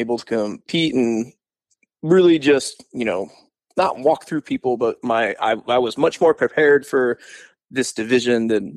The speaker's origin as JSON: {"language": "English", "town": "Kalamazoo", "region": "Michigan", "country": "United States", "said": "I'm from Kalamazoo. So I'll say Kalamazoo, but I think his school is technically in Oshimo, Michigan."}